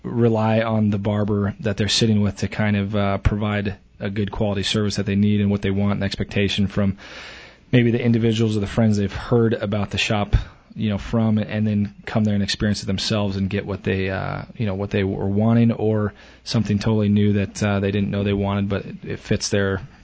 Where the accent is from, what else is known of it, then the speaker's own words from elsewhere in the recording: Prescott, Arizona, United States; I grew up here in Prescott, and obviously we're known for definitely being a town that caters more towards retirees, which is great. I moved back here